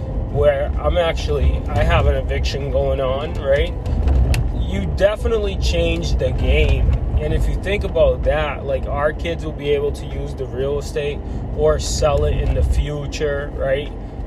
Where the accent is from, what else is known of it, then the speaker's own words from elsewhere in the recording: Uzbekistan; also born or lived in Armenia; now in United States; So I was born in Armenia. I was raised in Uzbekistan, which is probably not as rich as the United States where we live now, right?